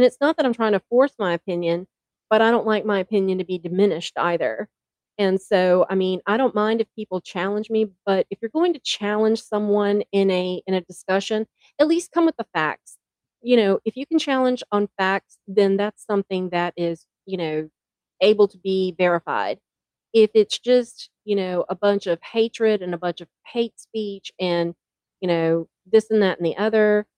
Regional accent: United States; You know, we as American people have better ways to deal with our frustrations

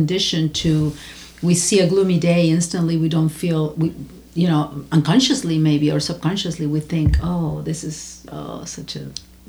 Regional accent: Lima, Peru; But I also, growing up in Lima where the sun never comes out before noon, it's the time that you feel more energized

